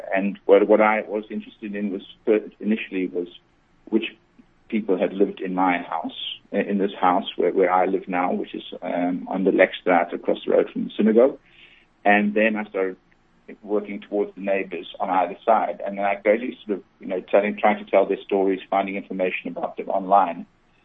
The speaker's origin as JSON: {"language": "English", "town": "Johannesburg", "region": "Gauteng", "country": "South Africa", "tie": "born or raised there", "also_born_or_lived": "Netherlands", "said": "I was born in the Netherlands, but my folks emigrated when I was four. So we emigrated in 69 and settled in Johannesburg then. And then I went to English schools in Johannesburg"}